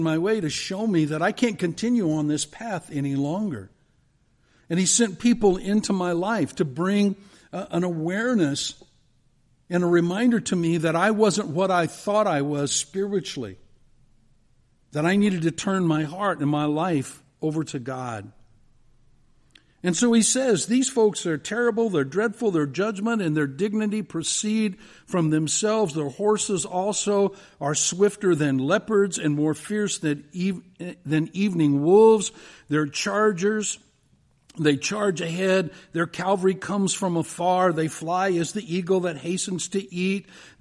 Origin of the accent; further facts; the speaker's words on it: United States; Well, because I'm an American, right? I wave a flag on 4th of July.